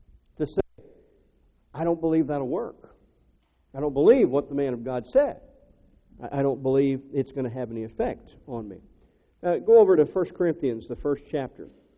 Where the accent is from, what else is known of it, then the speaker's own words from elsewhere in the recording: Florida, United States; a church that we're familiar with back where we grew up in Florida